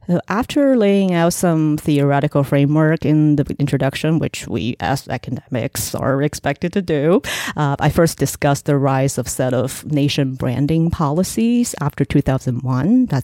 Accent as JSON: {"language": "English", "town": "Hangzhou", "region": "Zhejiang", "country": "China", "tie": "born or raised there", "also_born_or_lived": "Yinchuan, Ningxia", "said": "Yeah. I was born in Hangzhou, but I actually grew up in different parts of China."}